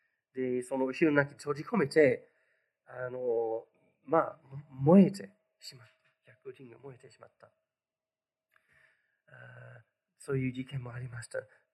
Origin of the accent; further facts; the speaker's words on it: London, United Kingdom; 私たちロンドン出身なので、普段、まあ、ユダヤ人見かけること多かったです。